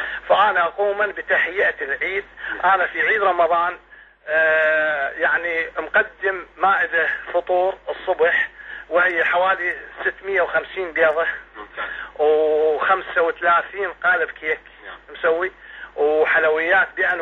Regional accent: Iraq; now in United States; ما زلنا احنا في الغربه نفس العادات اللي موجودة عندنا في العراق.

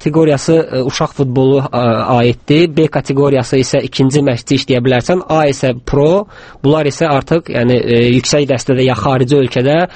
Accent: Baku, Azerbaijan; born there; Xeyr, əslim yardımlılandı, cənub zonasındanam. Amma Bakıda doğulmuşam.

